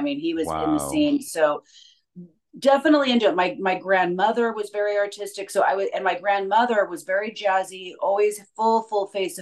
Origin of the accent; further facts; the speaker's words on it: California, United States; And so I was raised in California, which of course, massive Spanish friends.